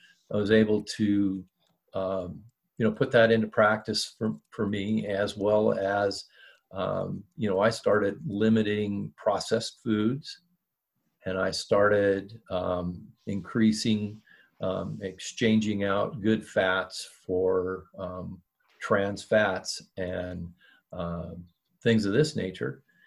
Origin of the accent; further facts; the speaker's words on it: Oregon, United States; I'm originally from Oregon. So there's one of your states that, you know, back when I lived there, cannabis, smoking pot was like, if you got caught with less than an ounce, it was a parking ticket.